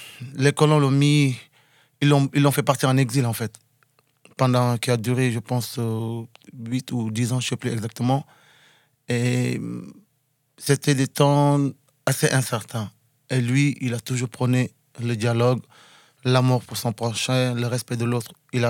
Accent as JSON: {"language": "French", "country": "Senegal", "said": "Donc moi je viens du Sénégal à la base et j'ai des origines mandingues, maliennes de par ma mère. Donc voilà, je ne suis pas si mal que ça en langue. Je parle anglais, français, allemand, espagnol, bambara, wolof et mandingo."}